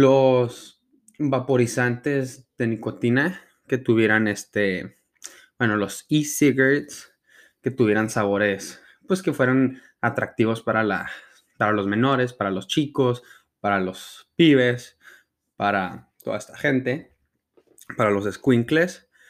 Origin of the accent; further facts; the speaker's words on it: Ciudad Juárez, Chihuahua, Mexico; de por lo menos de donde yo soy, de Ciudad Juárez, hay mucha gente vendiéndolos